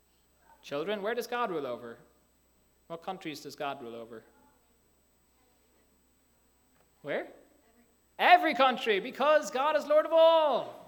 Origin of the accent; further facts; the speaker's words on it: Ireland; accent: Irish brogue; moved away as an adult; now in United States; When I moved to America, I'm actually not from here, I'm from Ireland. I don't know if you picked that up in my slight brogue. Hard to know if I've lost it, but hopefully you've kept it. Okay. When I came here about 6 years ago, I came to marry my wife.